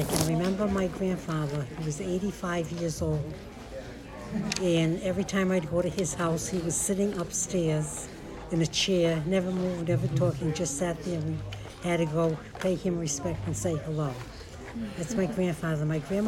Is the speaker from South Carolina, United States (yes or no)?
no; Providence, Rhode Island, United States; born there; I was born in Providence, Rhode Island.